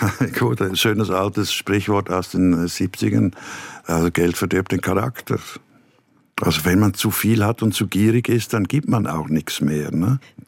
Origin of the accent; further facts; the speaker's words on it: Switzerland; Berge ganz wichtig für mich als Schweizer.